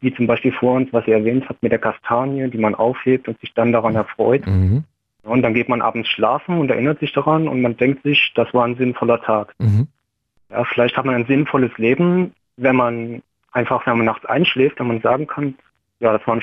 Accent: Dresden, Saxony, Germany; now in Berlin, Germany; geboren bin ich in Dresden, aufgewachsen, studiert.

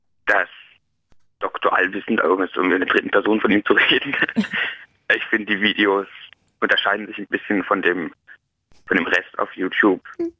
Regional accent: Baden-Württemberg, Germany; ich komme aus Baden-Württemberg

